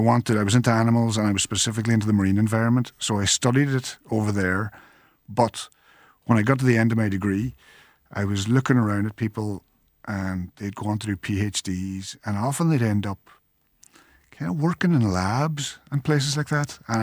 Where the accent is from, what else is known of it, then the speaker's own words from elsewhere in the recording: Teelin, County Donegal, Ireland; So I grew up in Teelin in Donegal. It's part of a little Gaeltacht area there, kind of in southwest Donegal.